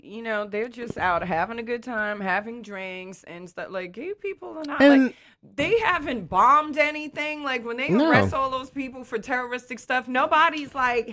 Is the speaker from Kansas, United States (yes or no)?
no; New York City, New York, United States; I'm going to ask a serious topic because I grew up in New York City.